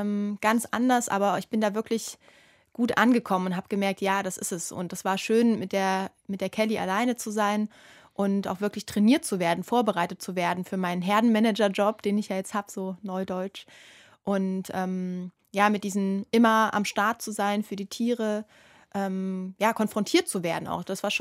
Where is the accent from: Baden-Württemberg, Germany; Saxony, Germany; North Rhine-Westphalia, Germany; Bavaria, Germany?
Saxony, Germany; Ja, ich komme ja aus Sachsen und bin da schon ländlich aufgewachsen, aber halt ziemlich normal.